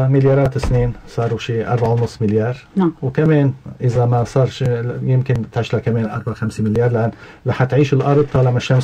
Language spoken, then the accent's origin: Arabic; Akkar, Lebanon; نحن عندنا بالشمال عندنا منطقة كانت بركانية أيام قديم، والقشرة تبعتنا رقيقة.